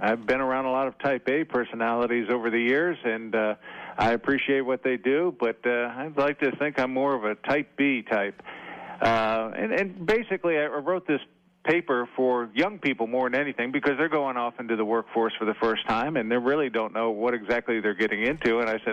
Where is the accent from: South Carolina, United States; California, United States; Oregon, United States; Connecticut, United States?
Connecticut, United States; And as a kid growing up in Connecticut, my school used to do that.